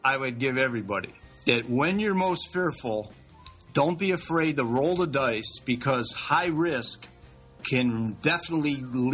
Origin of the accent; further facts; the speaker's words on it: Cleveland, Ohio, United States; Well, my father was a famous football player. I grew up in Cleveland, Ohio.